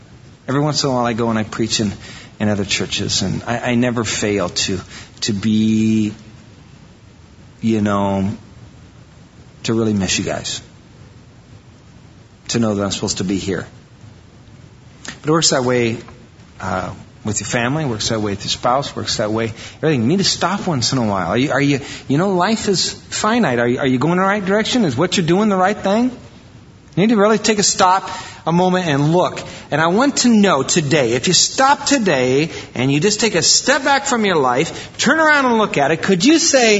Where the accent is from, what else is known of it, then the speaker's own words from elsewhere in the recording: Iowa, United States; I was from Iowa, so yeah. That was moving up, you know, out of Iowa to Wisconsin. You know, there's no place to go but up when you're from Iowa.